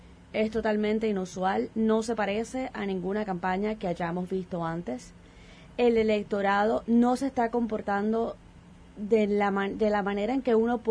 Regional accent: Puerto Rico; yo soy puertorriqueña, en mi país dirían que le rieron mucho la gracia

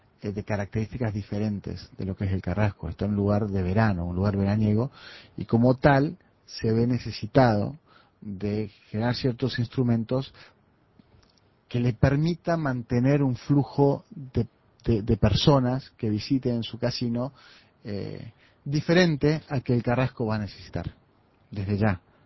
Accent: Córdoba, Argentina; now in Montevideo, Uruguay; yo que la verdad paso casi todo el tiempo acá en Montevideo, yo soy cordobés argentino

